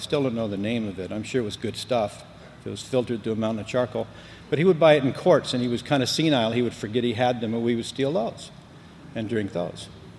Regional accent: Compton, California, United States; born there; now in Las Vegas, United States; I was born in Compton, California. Yeah. And I kind of went downhill from there. Then we moved to here, to Las Vegas, really.

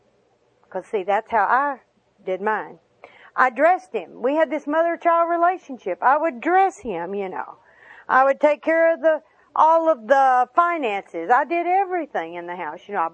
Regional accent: the South, United States; I don't remember, because, I mean, we're from the South. We go barefoot a lot.

